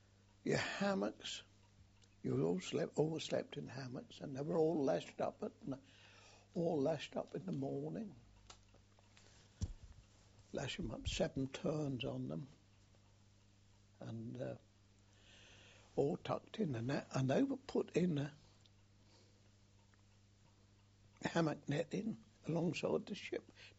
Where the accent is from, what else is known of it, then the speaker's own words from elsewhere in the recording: London, United Kingdom; In my case, I came from London, so, of course, I got Chatham.